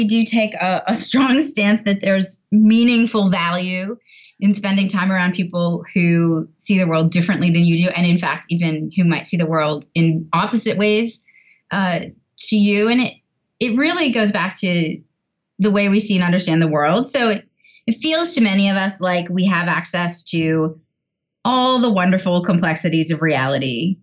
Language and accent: English; Canada; I'm Canadian and I am one of the few Canadians who has never played ice hockey ever